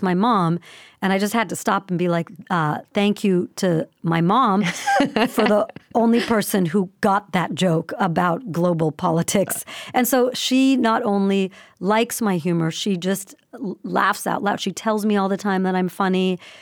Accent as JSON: {"language": "English", "region": "the South", "country": "United States", "tie": "born or raised there", "said": "My parents were immigrants. I grew up in the South. I'm smaller than everyone else."}